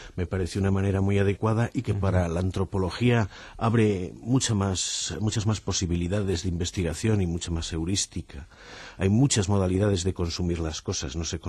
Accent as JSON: {"language": "Spanish", "country": "Spain", "said": "Nosotros somos españoles, al fin y al cabo basta con ver nuestras costas"}